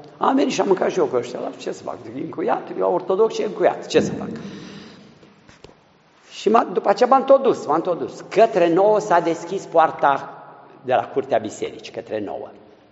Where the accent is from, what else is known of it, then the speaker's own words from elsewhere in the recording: Transylvania, Romania; Biserică de Ardeal, îmi pare rău, sunt ardelean, dar asta e situația.